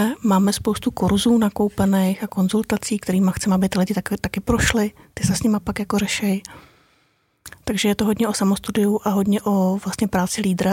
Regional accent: Tábor, South Bohemian Region, Czechia; tak já jsem od Tábora

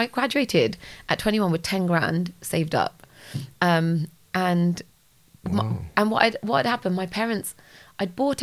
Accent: England, United Kingdom; So I'm British Punjabi, fourth generation immigrant from my dad's side. So my great grandparents moved to England in the 1930s.

